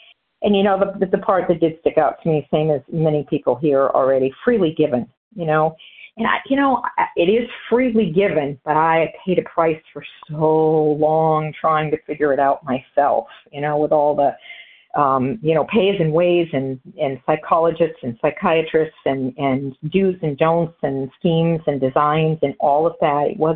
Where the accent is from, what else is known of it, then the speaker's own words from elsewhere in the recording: New Hampshire, United States; I'm calling from Florida. I hail from New Hampshire, but snowbirding in Florida, and so I'm very grateful to be here.